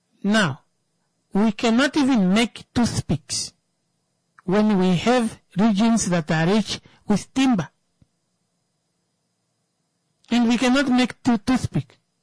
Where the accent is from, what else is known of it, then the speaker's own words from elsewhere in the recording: Zambia; I grew up in Zambia because my uncle was, I used to go to Zambia to my uncle's house.